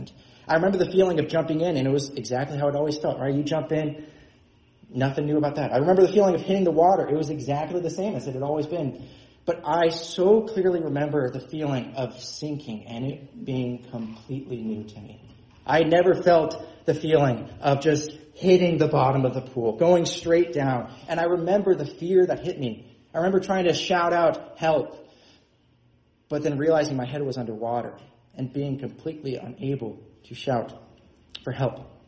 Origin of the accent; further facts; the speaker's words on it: California, United States; Now, growing up in California, I spent much of my childhood at a pool.